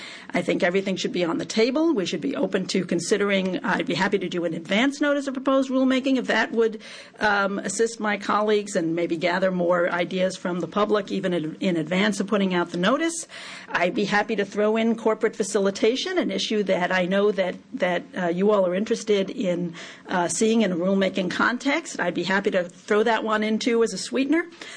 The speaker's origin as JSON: {"language": "English", "region": "Maryland", "country": "United States", "said": "In my home state of Maryland, there's an initiative about a casino"}